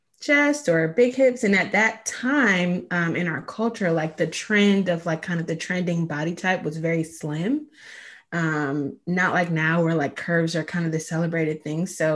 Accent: the South, United States; And I grew up in the South, so it wasn't said like that.

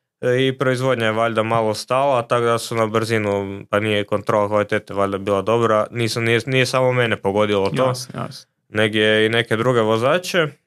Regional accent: Croatia; A kod nas u Hrvatskoj, ja sam završio u 5 popodne

